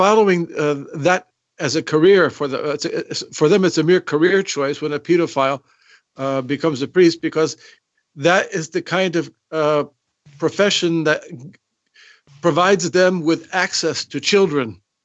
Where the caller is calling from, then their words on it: County Cork, Ireland; Yeah, North Cork.